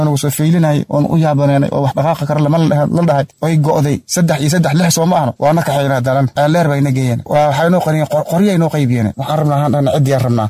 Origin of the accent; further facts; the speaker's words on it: Hiran, Somalia; waxaan ka soo jeedaa meel yaraada kala gudle waxay ku taala deegaan buulburto hoosteeda